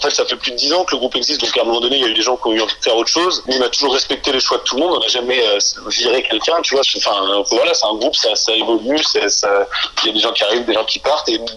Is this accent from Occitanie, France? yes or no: no; Les Sables-d'Olonne, Pays de la Loire, France; now in Angers, France; À l'époque, par chez nous, on vient des Sables-d'Olonne, donc en Vendée, on avait un groupe là-bas, et puis on est monté à Angers pour faire des études de musique.